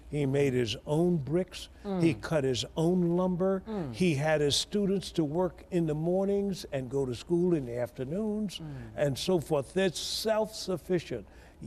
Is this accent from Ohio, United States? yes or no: no; Tuskegee, Alabama, United States; born there; I was born in Tuskegee, Alabama.